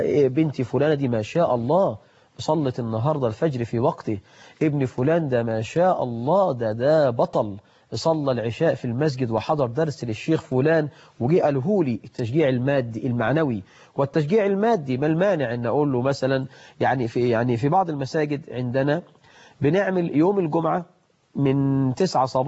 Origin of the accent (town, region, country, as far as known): Egypt